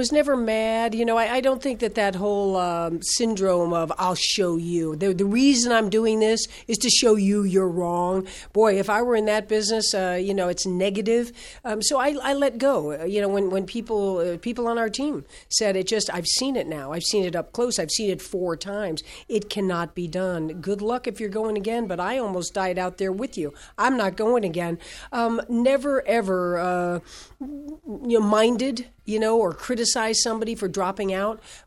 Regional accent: Fort Lauderdale, Florida, United States; Yeah, well, first of all, I grew up in Fort Lauderdale, Florida.

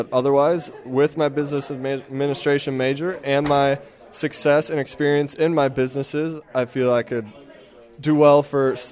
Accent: Randolph, Wisconsin, United States; I'm from Randolph, Wisconsin, small little town in south central Wisconsin.

